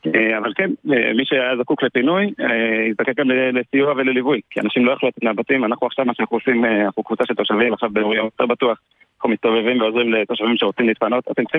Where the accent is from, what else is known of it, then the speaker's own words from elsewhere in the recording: Lod, Central District, Israel; אני בן הגרעין התורני, אני לודאי כאן, נולדתי בלוד, אני גר פה 25 שנה.